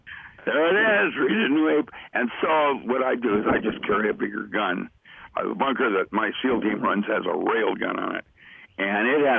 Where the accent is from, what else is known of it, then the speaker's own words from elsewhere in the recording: Seattle, Washington, United States; I grew up in Seattle.